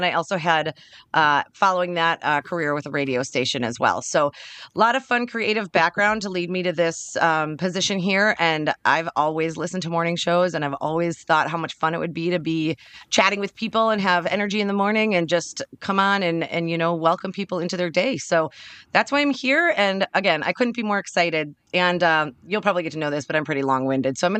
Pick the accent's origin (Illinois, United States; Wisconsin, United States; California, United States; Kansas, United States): Wisconsin, United States; Madison; So I grew up in Madison.